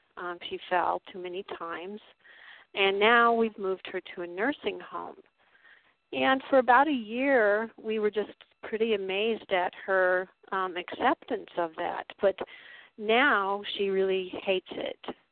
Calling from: Colorado, United States; from Colorado.

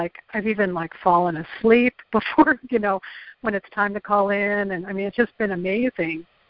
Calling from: Chicago, Illinois, United States; I'm calling from Chicago.

